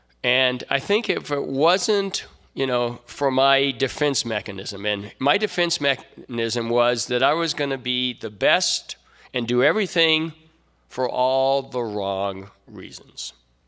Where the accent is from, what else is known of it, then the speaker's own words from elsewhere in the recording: Camp Pendleton, California, United States; born there; I'm a military kid. I was born in Camp Pendleton. And for the first 15 years of my life, I lived in about 21 or 22 different locations. We were all over the place.